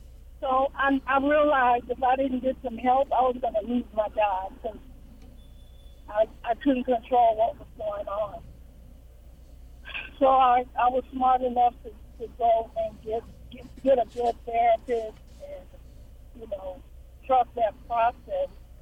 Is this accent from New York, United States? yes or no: no; New Orleans, Louisiana, United States; moved away as an adult; now in North Texas, United States; and I'm originally from New Orleans, and 10 years ago I ended up in the North Texas area by way of Katrina.